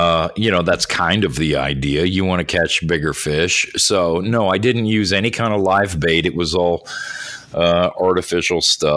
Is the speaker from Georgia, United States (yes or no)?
no; Florida, United States; And, you know, and growing up in Florida, there's a lot of lakes to go fish in.